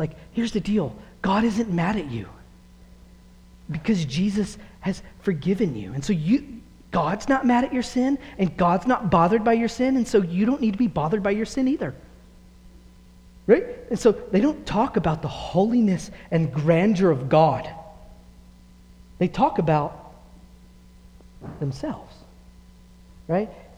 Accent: the South, United States; I grew up in the South, so we're famous for this, like the hellfire and brimstone churches, right?

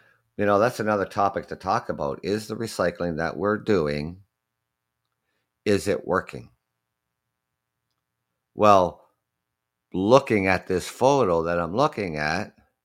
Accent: Ontario, Canada; I'm Canadian.

